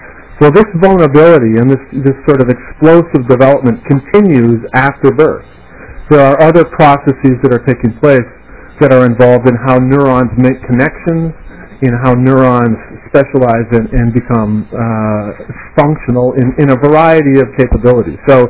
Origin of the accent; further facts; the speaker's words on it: North Dakota, United States; the thing that really makes me nervous is that you may find out I'm actually from North Dakota.